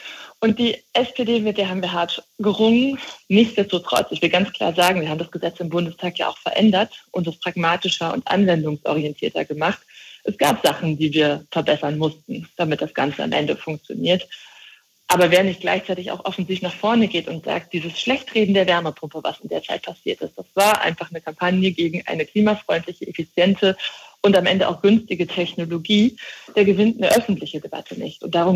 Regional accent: Rhineland, Germany; Ich komme aus dem Rheinland, da wurden ganze Dörfer umgesiedelt.

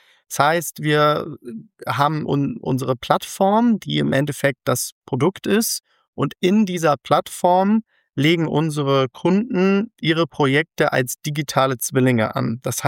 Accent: Bremen, Germany; now in Frankfurt, Germany; Ich bin gebürtiger Bremer, dann über verschiedene Stationen mittlerweile in Frankfurt gelandet, wo Retwin sitzt.

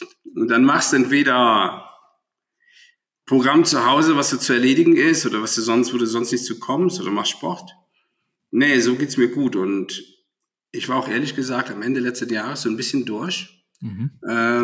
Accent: Rhineland, Germany; moved away as an adult; now in Bavaria, Germany; Geboren und aufgewachsen im Rheinland mit einer spanischen Mutter und mit einem Vater einer rheinischen Frohnatur. Beide leben noch, toi toi toi. Vor 25 Jahren ausgewandert nach Bayern.

